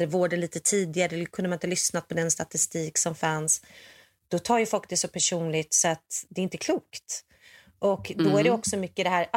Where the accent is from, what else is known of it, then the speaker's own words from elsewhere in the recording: Sweden; now in United States; Nu menar jag inte vi som är USA, för jag är ju svensk. Och det vi har känt som bor utomlands är ju att varför ska inte vi få kritisera Sverige lite grann?